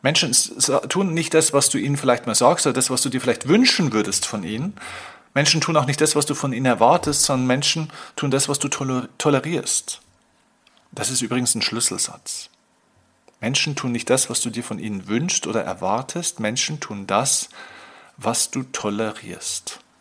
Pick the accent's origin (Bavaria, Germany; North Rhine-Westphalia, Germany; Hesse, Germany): Bavaria, Germany